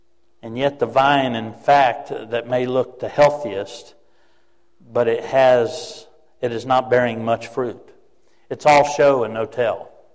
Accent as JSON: {"language": "English", "region": "Florida", "country": "United States", "tie": "born or raised there", "said": "Also, growing up in Florida, we lived just a few hours from Disney World."}